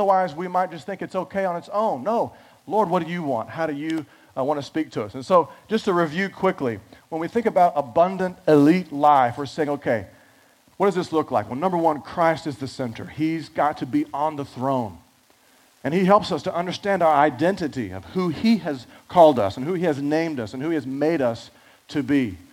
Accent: Texas, United States; I'm from Texas, right? I'm very, very Caucasian.

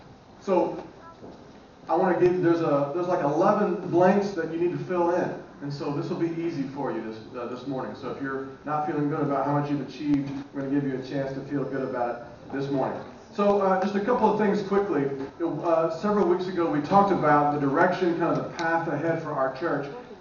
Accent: Southern United States, United States; even though I am from the South in the U.S.

